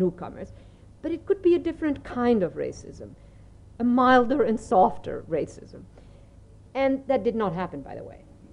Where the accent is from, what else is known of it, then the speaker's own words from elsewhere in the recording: Buenos Aires, Argentina; English is a second language; I mean, Buenos Aires, I grew up in Buenos Aires.